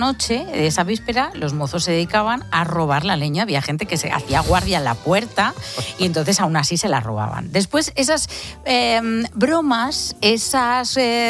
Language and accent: Spanish; Huesca, Aragon, Spain; esto de las palabras me ha recordado a mí algunas que decimos allí por mi tierra en Huesca que la gente no nos entiende.